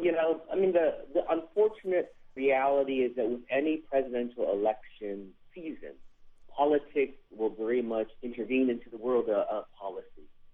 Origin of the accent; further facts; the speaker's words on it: United States; Yeah, as an American, I think that's a good thing